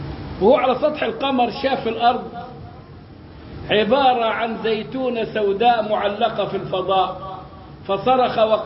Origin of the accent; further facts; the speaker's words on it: Egypt; أنا كرجل مصري ما بعرفش سكرت بمعنى غلقت